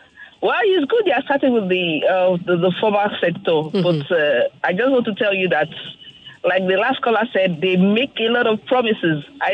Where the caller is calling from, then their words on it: Ajah, Lagos, Nigeria; I'm calling you from Aja